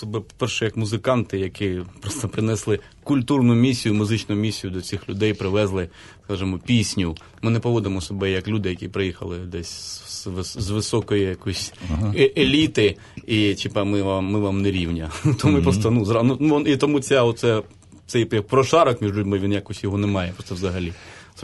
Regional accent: Zaporizhzhia, Zaporizhzhia Oblast, Ukraine; я засинав під народний спів, прокидався під щось таке теж подібне, на Бабіннику. Ага. Звучали такі пісні в місті Запоріжжя.

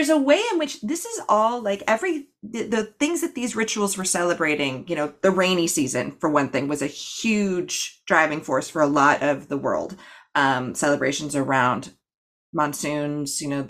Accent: Hawaii, United States; Like, I'm from the US. I was an Anglophile, so I know a lot about the Eurocentric stuff, and I'm from Hawaii.

